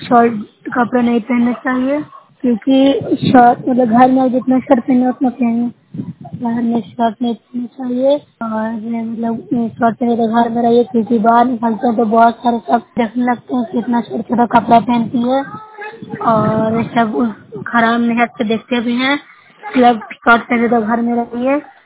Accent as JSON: {"language": "Hindi", "region": "Bihar", "country": "India", "said": "मैं नौसरा प्रखंड से हूँ, जिला नालंदा से हूँ।"}